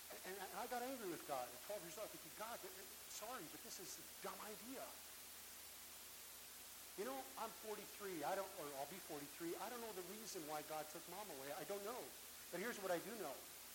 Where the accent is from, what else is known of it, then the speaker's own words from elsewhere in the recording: Canada; I am Canadian.